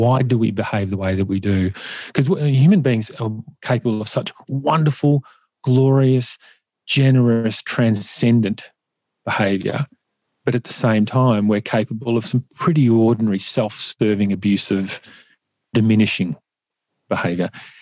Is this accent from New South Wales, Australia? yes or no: no; Ferntree Gully, Victoria, Australia; I grew up in Ferntree Gully, which is at the foothills of the Dandenongs. I describe it as a working class suburb. And we had a lot of, you know, traditional Australian Anglo-Saxon families in the area, but there was a lot of migrants as well.